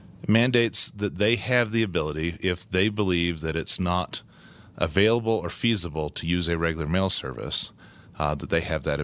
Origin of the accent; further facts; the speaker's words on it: Colorado Springs, Colorado, United States; I come from Colorado Springs, where I was clerk and recorder.